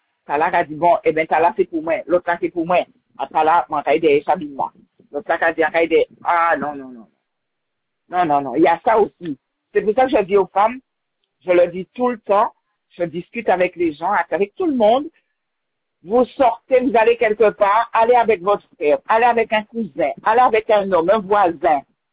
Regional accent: Sainte-Anne, Guadeloupe, France; born there; now in Petit-Bourg, France; Je suis née à Sainte-Anne et j'habite à Carrière-Petit-Bourg.

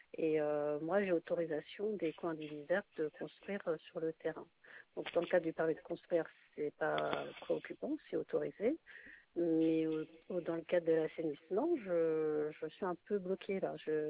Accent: Le Gosier, Guadeloupe; que moi, je suis du Gosier

